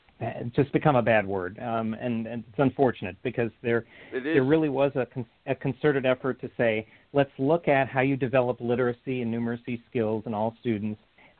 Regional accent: New York, United States; born there; now in Maryland, United States; I was born in New York, but I live in Maryland.

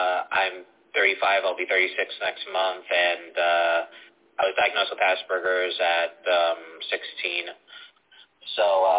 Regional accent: Dorchester, Massachusetts, United States; Also, I'm from Dorchester, Massachusetts, which is home of the Wahlbergs.

